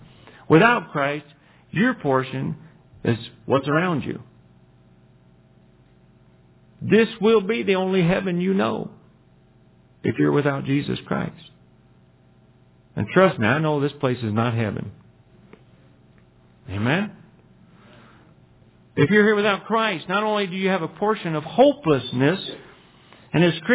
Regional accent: Texas, United States; But hey, I'm from Texas. I'm not from Montana. This is not my original home.

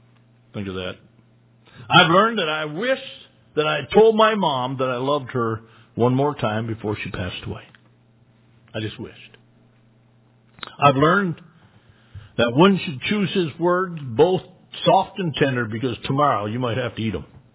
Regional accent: Great Falls, Montana, United States; from Great Falls.

